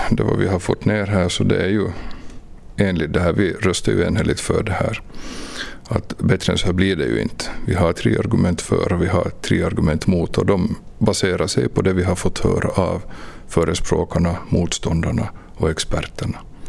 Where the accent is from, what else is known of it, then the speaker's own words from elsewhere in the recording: Karperö, Ostrobothnia, Finland; also born or lived in Vaasa; now in Iskmo, Finland; jag är 46 år, bosatt i Iskmo, född i Vasa, uppvuxen i Karpare i norra Korsholm.